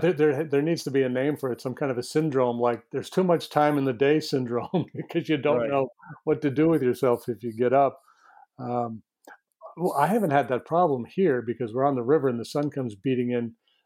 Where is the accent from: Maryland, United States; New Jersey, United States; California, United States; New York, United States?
New York, United States; back here in my hometown, I got thinking about my younger days. And I think it's fairly unique to this little town that I'm from in northern New York.